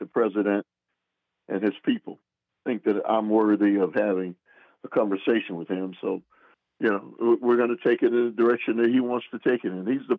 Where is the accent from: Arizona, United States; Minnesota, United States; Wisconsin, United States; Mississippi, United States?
Wisconsin, United States; Milwaukee; I'm born and raised in Milwaukee.